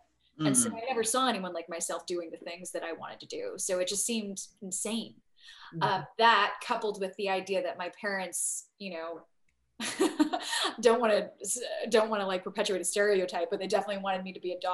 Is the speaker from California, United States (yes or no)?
yes; San Diego, California, United States; So yeah, I grew up in San Diego. My parents are both boat refugees from the Vietnam War. They came to America in 78